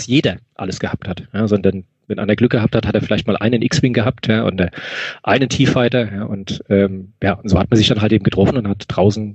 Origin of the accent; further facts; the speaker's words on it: Rhineland-Palatinate, Germany; Und ich komme ja aus der Nähe von Mainz, so 15 Kilometer vor den Toren von Mainz im schönen Rheinhessenland, aus einem kleinen Ort.